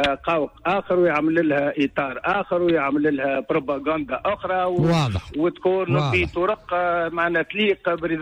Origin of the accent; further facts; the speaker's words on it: Sousse, Sousse Governorate, Tunisia; وعلى اللحمة اللي موجودة عندنا في سوسة